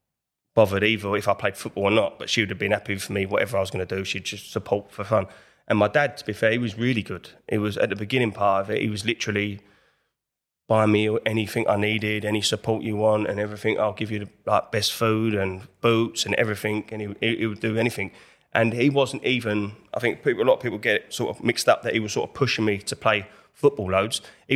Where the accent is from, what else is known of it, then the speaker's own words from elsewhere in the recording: Enfield, London, United Kingdom; I'm in from Enfield, North London. That was from that area.